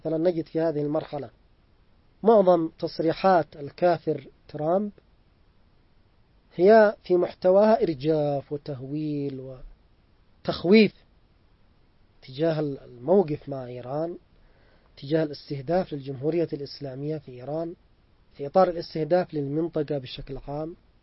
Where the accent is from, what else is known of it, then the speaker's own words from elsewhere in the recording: Yemen; في مقايل مثلا عندنا في اليمن، في مقايل الجات